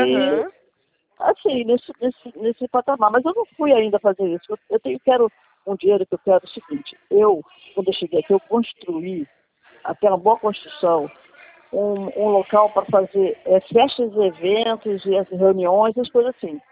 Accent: Rio de Janeiro, Brazil; accent: carioca; eu sou carioca, mas eu estou no interior de Goiás.

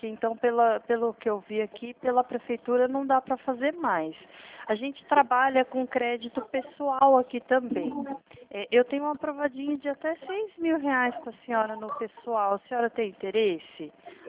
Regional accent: Atibaia, São Paulo, Brazil; Eu sou do estado de São Paulo, tá? De Atibaia, interior de São Paulo

